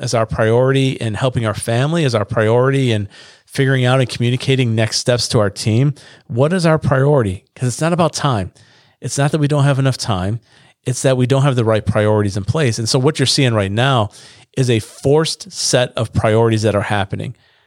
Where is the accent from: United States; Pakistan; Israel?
United States; New York; New York's my home state.